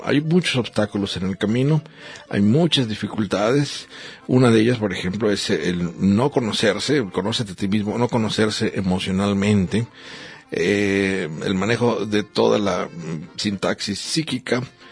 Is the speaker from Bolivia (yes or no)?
no; Mexico; Somos los mexicanos sexenales.